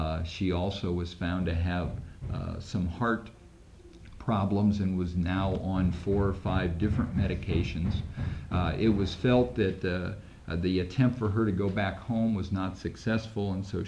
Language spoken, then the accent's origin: English; Delphos, Ohio, United States; She lives in my hometown of Delphus, Ohio.